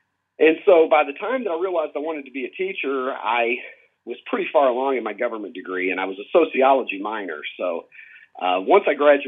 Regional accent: Horse Cave, Kentucky, United States; Well, I am from the metropolis of Horse Cave, Kentucky. That's my origin story. Population 2000, one red light

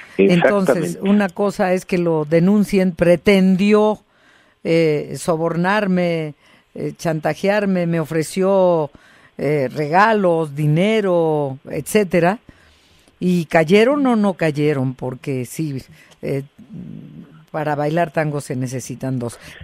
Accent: Mexico; esto es para que tomemos nota todos como mexicanos

